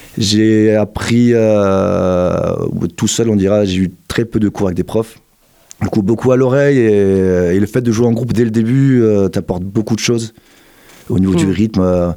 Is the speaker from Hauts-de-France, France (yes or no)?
no; Corsica, France; moved away as an adult; also born or lived in Pau; now in Montpellier, France; j'arrivais de Corse. Alors, je suis né à Pau, parce que mon père était militaire de carrière. Du coup, il a beaucoup bougé avec ma maman. Et j'ai grandi en Corse, du coup, de mes 7 ans à mes 19 ans. Et du coup, je suis à Montpellier, en gros, on dirait depuis 20 ans.